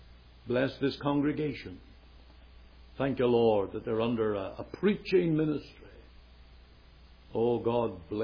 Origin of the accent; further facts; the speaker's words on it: Canada; I'm from Canada.